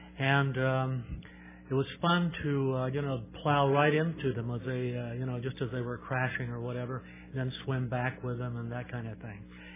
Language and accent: English; California, United States; I grew up in Southern California, and one of the things I really loved about living there was the beaches.